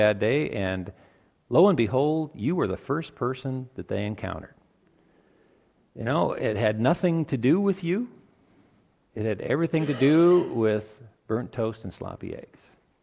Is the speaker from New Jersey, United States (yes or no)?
yes; New Providence, New Jersey, United States; Major places where that happens is in my hometown of New Providence